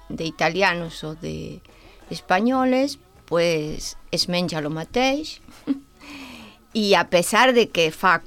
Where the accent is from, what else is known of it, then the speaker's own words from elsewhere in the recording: Tucumán, Argentina; jo sóc de Tucumà, no sé com seran, perquè, és clar, l'Argentina és molt gran